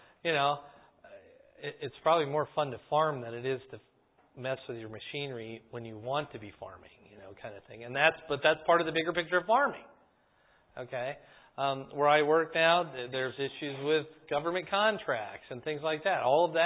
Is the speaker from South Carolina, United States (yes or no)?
no; Fort Huachuca, Arizona, United States; born there; do you know where I was born? Fort Huachuca, Arizona. Yeah, I was born in Arizona.